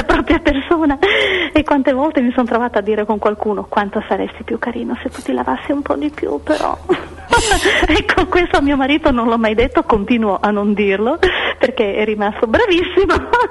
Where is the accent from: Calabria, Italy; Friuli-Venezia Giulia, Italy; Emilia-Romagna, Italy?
Friuli-Venezia Giulia, Italy; Pordenone; quando ero bambina e abitavo ancora dalle mie parti a Pordenone, in provincia di Pordenone, in aperta campagna